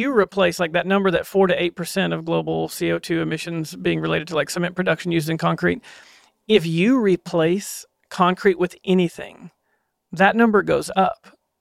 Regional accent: Texas, United States; So yeah, growing up on the Gulf Coast of Texas, my parents' home and my whole town, like 95% of the town was like substantially damaged in that hurricane.

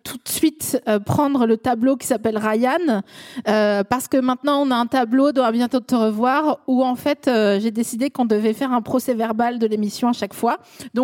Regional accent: Grand Est, France; Et moi, je suis des Vosges.

